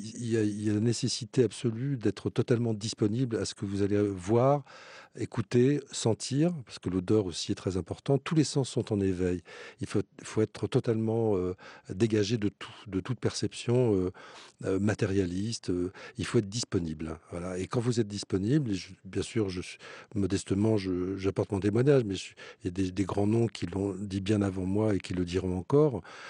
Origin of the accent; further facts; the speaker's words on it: France; Je suis français, j'ai vécu dans la tradition occidentale, même si je ne suis pas imprégné du judéo-christianisme jusqu'aux os.